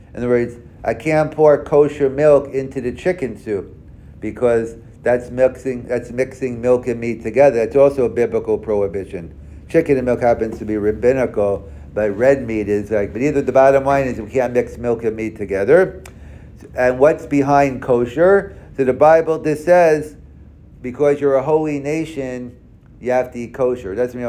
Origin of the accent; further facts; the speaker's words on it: New York, United States; now in Hamilton, Canada; But say, I come from New York, where basically everything... If something wasn't kosher, I was surprised.